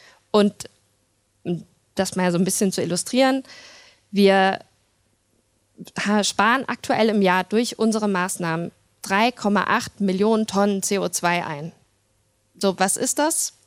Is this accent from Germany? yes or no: yes; Frankfurt, Hesse, Germany; ich bin aus Frankfurt, ich bin das nicht, aber Hessisch kriege ich dann auch hin.